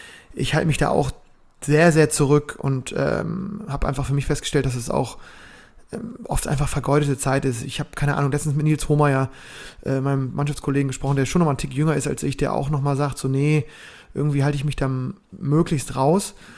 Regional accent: Bremen, Germany; Ich hab da als Bremer immer noch so ein bisschen die Sommerferien so ein bisschen eigenständig geplant.

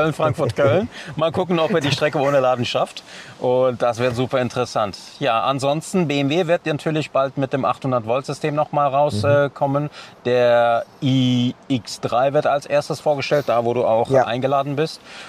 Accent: Turkey; So, als Türke muss das gesagt werden.

